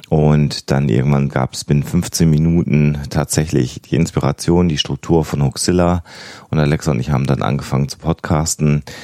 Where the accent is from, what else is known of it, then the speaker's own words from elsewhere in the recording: Minden, North Rhine-Westphalia, Germany; moved away as an adult; also born or lived in Münster; now in Hamburg, Germany; Ich komme aus Deutschland, ich lebe jetzt seit über 2 Jahren in Hamburg, habe davor 17 Jahre lang in Münster in Westfalen gewohnt und geboren bin ich im ostwestfälischen Minden, wo ich dann auch entsprechend die ersten 18 Jahre meines Lebens verbracht habe.